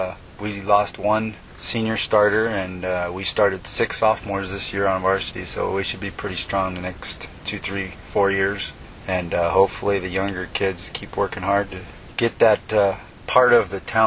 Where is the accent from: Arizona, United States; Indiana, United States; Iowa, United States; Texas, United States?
Arizona, United States; Cave Creek; I grew up in Cave Creek, and at the time in Cave Creek, they didn't have a high school.